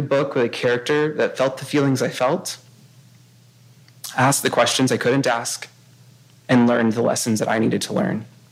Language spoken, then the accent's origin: English; Texas, United States; I was born and raised in Texas